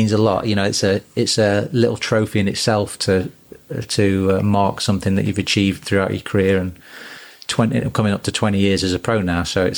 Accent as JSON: {"language": "English", "region": "East Midlands", "country": "United Kingdom", "tie": "born or raised there", "said": "You know, he's from my hometown. When I was an amateur, I caddied for him when I was 12, and he was the captain of the Notts Boys."}